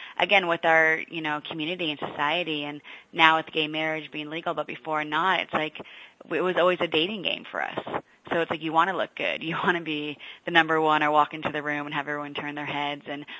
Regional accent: San Francisco, California, United States; also born or lived in Los Angeles; You know, I'm born and raised in San Francisco. I lived in Los Angeles for 4 years.

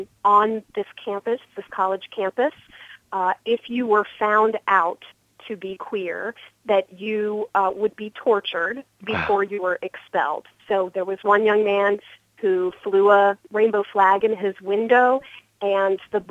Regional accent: Cincinnati, Ohio, United States; I grew up in Cincinnati, Ohio. I had never met another out person in my life.

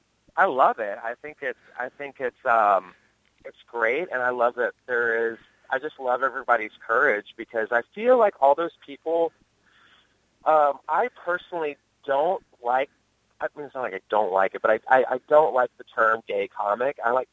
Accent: Texas, United States; I think I talked about growing up in Texas.

